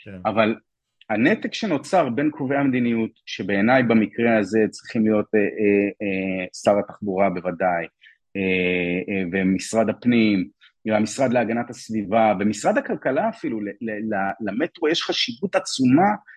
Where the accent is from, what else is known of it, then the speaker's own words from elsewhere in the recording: Hong Kong; אני גדלתי בהונג קונג בשנות ה-90, אי זרוק באמצע הים